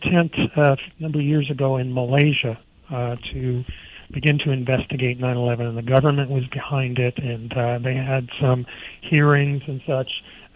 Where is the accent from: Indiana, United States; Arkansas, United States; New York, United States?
Indiana, United States; And, you can tell, I'm from Indiana, Lee's from Indiana.